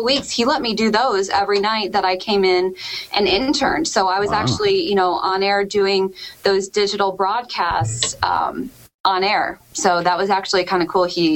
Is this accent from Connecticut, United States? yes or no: yes; Connecticut, United States; I'm originally from Connecticut. I'm born and raised, grew up in Connecticut